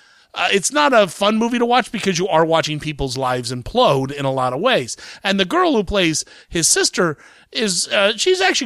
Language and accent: English; Columbus, Ohio, United States; I'm just some big fat guy from the Midwest, you know. I come from Columbus, Ohio, so I don't know the background here.